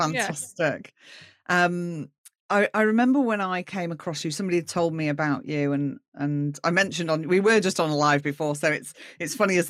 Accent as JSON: {"language": "English", "region": "England", "country": "United Kingdom", "moved": "as an adult", "said": "And obviously we're both English and we both came out here as young adults."}